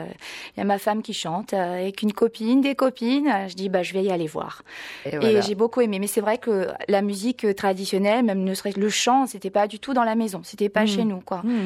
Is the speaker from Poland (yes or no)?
no; Auvergne-Rhône-Alpes, France; also born or lived in Spain; Alors, moi, je suis auvergnate d'origine.